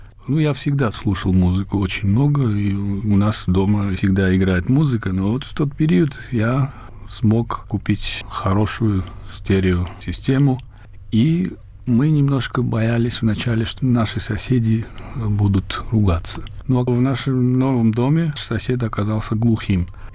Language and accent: Russian; Georgia; now in Germany; когда я приехал в Германию из Грузии. В 1988 году я покинул Грузию. Я так называемый невозвращенец.